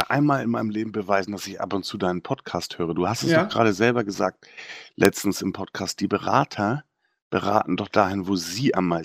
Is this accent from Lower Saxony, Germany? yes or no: no; Hamburg, Germany; als Hamburger. Ja. Ich kenne das ja hier nicht anders.